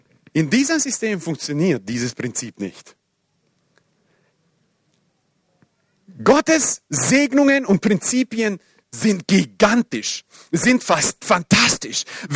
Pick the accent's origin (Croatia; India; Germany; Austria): Croatia; Nein, ich bin Kroate.